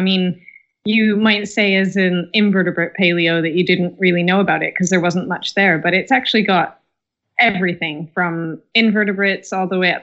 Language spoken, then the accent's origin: English; Canada; obviously I am Canadian